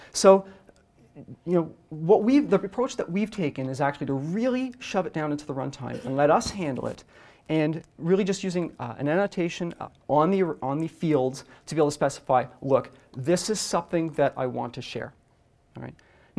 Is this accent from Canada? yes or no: yes; Canada; I'm Canadian, if you hadn't guessed.